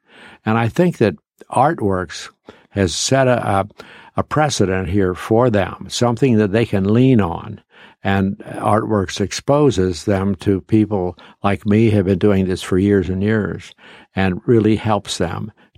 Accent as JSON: {"language": "English", "town": "Cincinnati", "region": "Ohio", "country": "United States", "tie": "born or raised there", "said": "When I grew up in Walnut Hills, I was born in 1924, and Walnut Hills was a vibrant little community when I was growing up"}